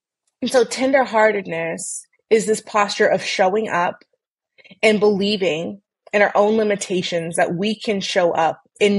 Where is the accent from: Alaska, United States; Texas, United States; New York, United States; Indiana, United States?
Texas, United States; Well, I'm from Texas, so a big one might be immigration, right?